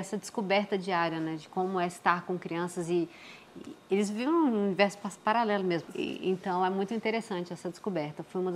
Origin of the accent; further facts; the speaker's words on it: Minas Gerais, Brazil; now in São Paulo, Brazil; porque eu sou mineira, eu vim, fui para São Paulo cedo, né, em busca do trabalho, carreira e tal.